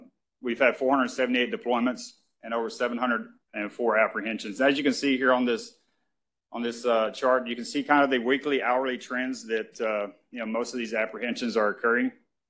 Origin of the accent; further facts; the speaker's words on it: Texas, United States; growing up in Southeast Texas, me and my grandpa, we used to always chase rabbits through the woods.